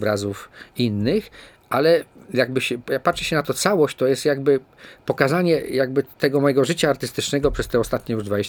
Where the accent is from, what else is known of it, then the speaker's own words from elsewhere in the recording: Przemyśl, Subcarpathian Voivodeship, Poland; Ja wychowałem się w Parku Lubomirskim, który wtedy był parkiem zamkniętym.